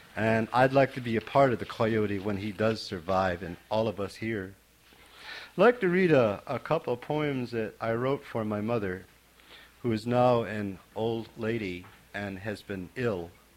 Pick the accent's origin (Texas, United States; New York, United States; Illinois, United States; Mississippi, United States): New York, United States; born or raised there; now in Brooklyn, United States